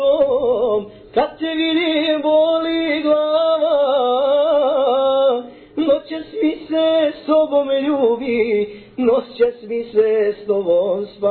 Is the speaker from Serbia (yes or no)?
no; Nikšić, Montenegro; Da, ostaje u Nikšiću, naravno. Pošto je ovo moj rodni grad, rodni kraj, naravno da će ovdje ostati cijeli život.